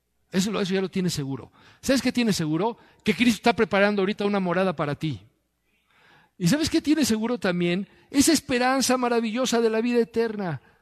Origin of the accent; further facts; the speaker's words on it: Mexico; Somos mexicanos, sí